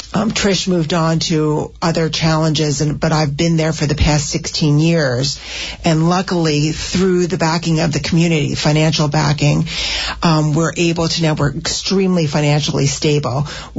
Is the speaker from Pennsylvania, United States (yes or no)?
no; Parsippany, New Jersey, United States; I'm originally from Parsippany. I went to Parsippany High School, as did my husband.